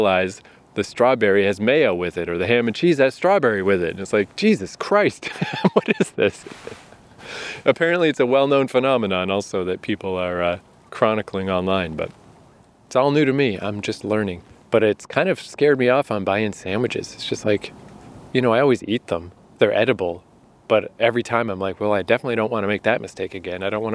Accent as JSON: {"language": "English", "region": "New Brunswick", "country": "Canada", "said": "It reminds me of back home. I'm from New Brunswick, Canada."}